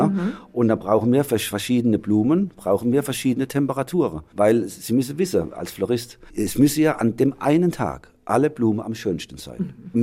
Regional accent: Heidelberg, Baden-Württemberg, Germany; ja, ich komme aus Heidelberg.

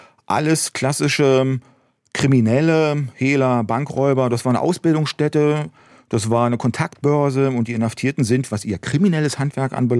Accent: Berlin, Germany; Ich bin im Märkischen Viertel groß geworden, in West-Berlin. Das ist so ein typischer Plattenbau

